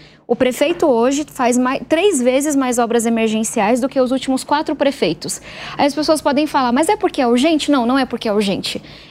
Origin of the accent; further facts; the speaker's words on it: São Paulo, Brazil; Eu venho da periferia de São Paulo. Nasci, fui criada, minha família ainda mora em uma ocupação na periferia de São Paulo.